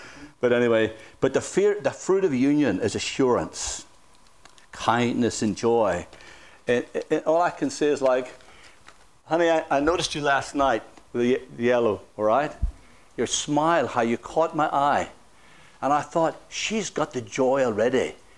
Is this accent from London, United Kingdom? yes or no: no; Northern Ireland, United Kingdom; now in United States; growing up in Northern Ireland